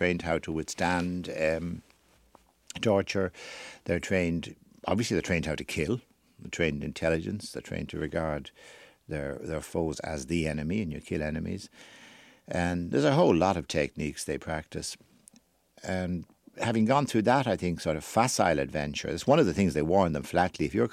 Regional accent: Ireland; I'm Irish, and as far as I'd be concerned, they're both Irish.

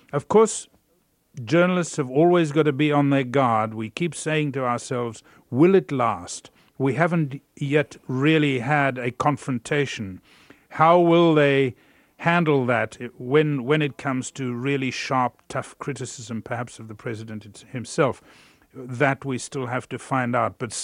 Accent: South Africa; I can stand up and proclaim with pride that I am a South African.

